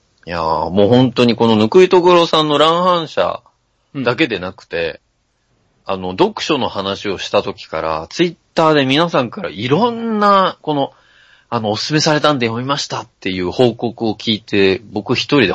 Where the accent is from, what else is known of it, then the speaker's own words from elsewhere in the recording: Yokkaichi, Mie, Japan; 今は大学に通うため、実家から離れて一人暮らしをしておりますが、出身は四日市です。